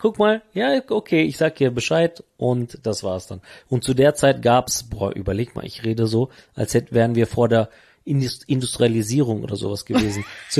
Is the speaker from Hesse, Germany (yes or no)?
no; Paderborn, North Rhine-Westphalia, Germany; wir sind aus Paderborn.